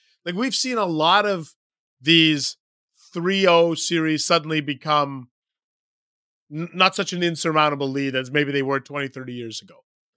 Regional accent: Vancouver, British Columbia, Canada; I grew up in Vancouver

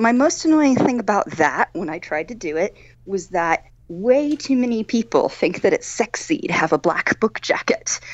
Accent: Columbia, Missouri, United States; now in London, United Kingdom; Missouri.

